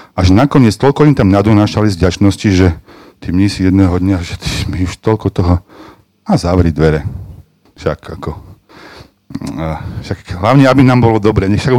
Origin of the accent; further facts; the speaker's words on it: Vestenice, Trenčín Region, Slovakia; ja si pamätám u nás vo Vesteniciach prečím žakom partia a bolo to také úžasné